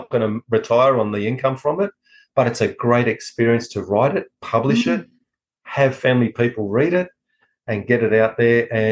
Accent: Australia; born there; I come from a German immigrant family who came to Australia. Yeah, I was born in Australia. I have two identities. I'm either German or Aussie.

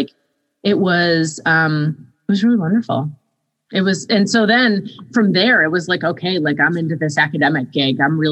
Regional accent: Buffalo, New York, United States; And I'm from Buffalo, New York. And so I was like, okay, I'll move back home.

